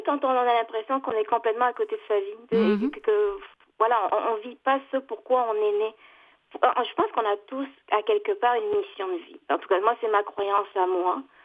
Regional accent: France; moved away as an adult; also born or lived in Bangladesh / United States; now in Canada; J'ai grandi en France.

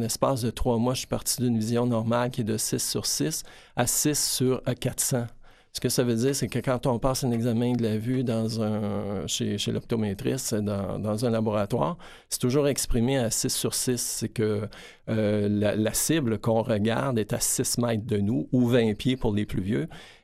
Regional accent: Montreal, Quebec, Canada; Moi, je suis originaire de Montréal. J'ai vécu mon enfance à Montréal. Oui, comme vous l'avez dit, je suis originaire d'une famille de 9 enfants. Je suis l'avant-dernier. On était 3 garçons, 6 filles.

